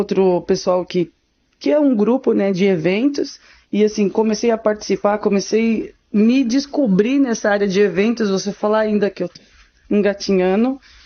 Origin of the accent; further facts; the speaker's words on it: Rio de Janeiro, Brazil; born there; also born or lived in São Paulo; como eu nasci, na verdade, no Rio de Janeiro, mas fui, minha mãe é carioca, mas eu fui morar para São Paulo.